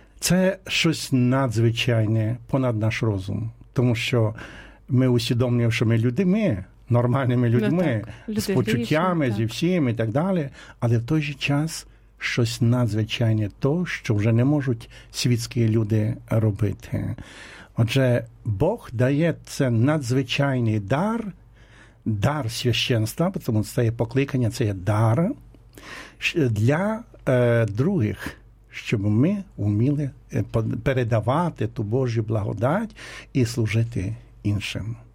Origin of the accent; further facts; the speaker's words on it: Podillia, Ukraine; Бо ми з різних місцевості, я з Поділля